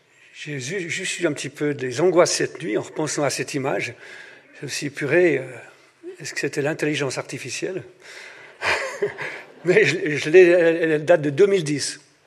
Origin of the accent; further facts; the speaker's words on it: Vaud, Switzerland; je suis vaudois